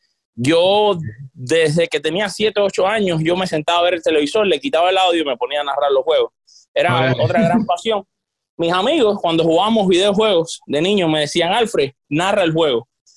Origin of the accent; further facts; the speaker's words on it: Matanzas, Cuba; en mi ciudad natal, en Matanzas, en Cuba